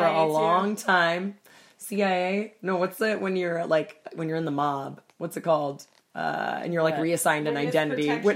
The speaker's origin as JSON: {"language": "English", "town": "Sacramento", "region": "California", "country": "United States", "tie": "born or raised there", "said": "Unlike these two hoes, born and bred in Sacramento, stayed."}